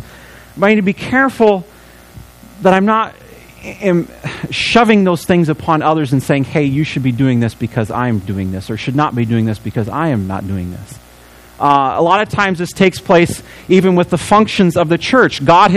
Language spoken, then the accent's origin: English; Illinois, United States; I came from Illinois. In my home, it was we knew the consequences if we got caught with it or doing anything.